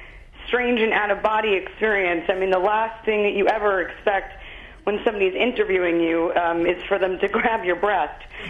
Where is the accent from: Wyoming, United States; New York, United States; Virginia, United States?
New York, United States; New York City; and I grew up in New York City, and I attribute any semblance of groundedness to growing up here.